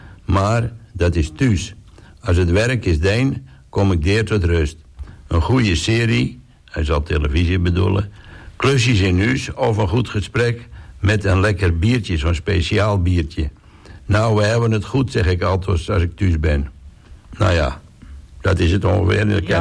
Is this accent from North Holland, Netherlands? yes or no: yes; Texel, North Holland, Netherlands; ik groeide op aan de Wilhelminalaan